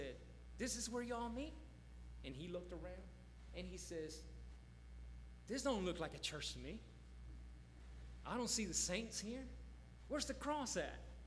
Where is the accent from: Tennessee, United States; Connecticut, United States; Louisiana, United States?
Louisiana, United States; Baton Rouge; when I was growing up in Baton Rouge, Louisiana, we were going to a church at that time